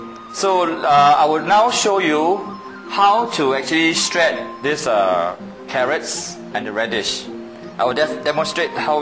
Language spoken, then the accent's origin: English; Singapore; We are from Singapore.